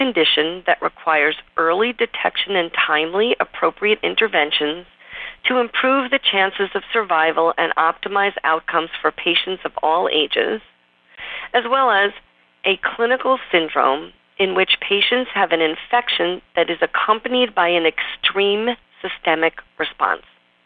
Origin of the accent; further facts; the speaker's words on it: New York, United States; accent: New York; people from the state where I grew up, if you can't tell from my accent, New York